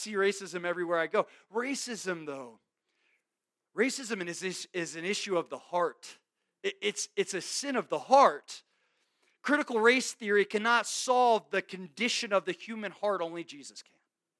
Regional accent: Florida, United States; That's how it was for me growing up in South Florida.

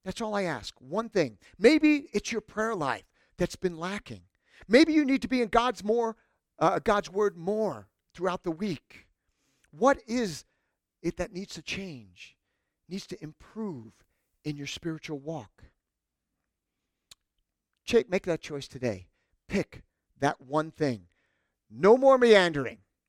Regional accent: New York, United States; Now, I was born and raised in New York.

